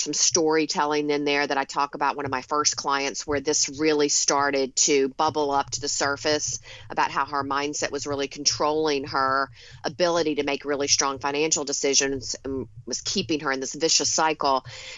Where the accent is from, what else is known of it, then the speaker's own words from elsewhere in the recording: the South, United States; I grew up in the South. I live in Long Island in New York now, but go back to the South often.